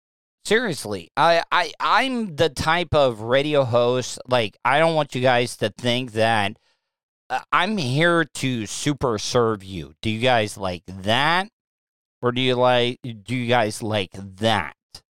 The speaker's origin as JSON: {"language": "English", "region": "Florida", "country": "United States", "tie": "born or raised there", "said": "I grew up in Volusia County"}